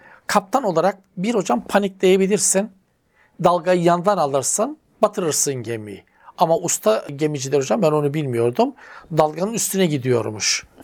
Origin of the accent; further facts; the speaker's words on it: Black Sea Region, Turkey; Bizim Karadenizli müteahhitler... uzak tutmak lazım. Ben de Karadenizli olarak söylüyorum.